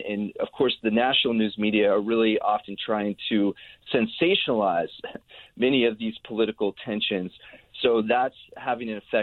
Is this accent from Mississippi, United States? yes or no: no; Pittsburgh, Pennsylvania, United States; My hometown of Pittsburgh, the Post-Gazette now delivers 5 days a week instead of all seven.